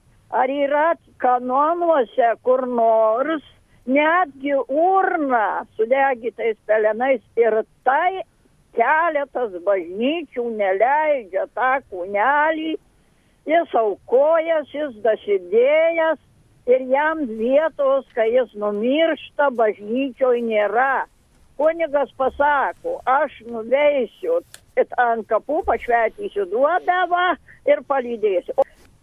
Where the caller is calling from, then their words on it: Prienai, Kaunas County, Lithuania; Čia aš iš Prienų skambinu.